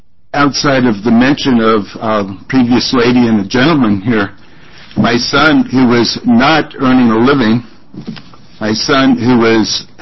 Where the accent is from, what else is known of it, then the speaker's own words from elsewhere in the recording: Salem, United States; I talked to many people in a place here in town called Hope, and I'm from Salem.